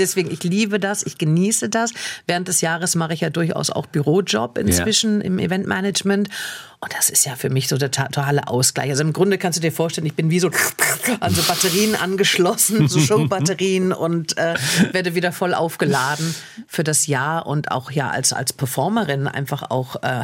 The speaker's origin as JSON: {"language": "German", "town": "Ulm", "region": "Baden-Württemberg", "country": "Germany", "tie": "born there", "said": "Ich bin in Ulm geboren"}